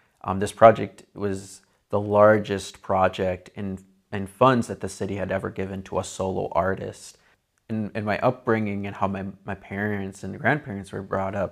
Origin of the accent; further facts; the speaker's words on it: United States; So growing up around the Lake Travers or the North Dakota, South Dakota, Minnesota region, I really had like this really great opportunity to be immersed in multiple cultures